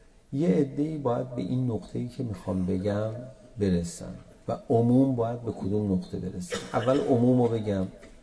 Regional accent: Iran; ما روحانی هستیم احکام پرسیدا، به قیافمون نگاه کرده بود تشخیص بود ما ایرانی هستیم

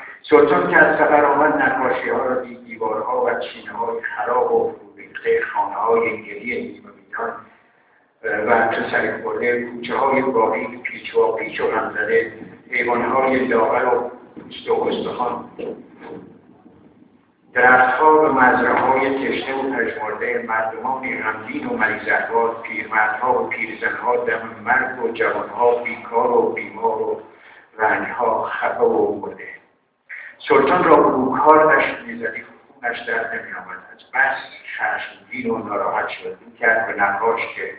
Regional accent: Kerman, Iran; بسیار بسیار مدیون فرهنگ عامیانه کرمان و مردم سخت کوش و دوست داشتن یا مهربان و پر از عاطفه کرمان

